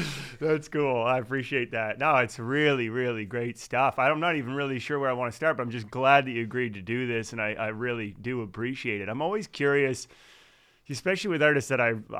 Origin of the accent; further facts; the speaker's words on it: Fredericton, New Brunswick, Canada; also born or lived in Halifax, Canada; I was in Halifax for about 15 years, and then I moved home. I mean, my hometown is Fredericton.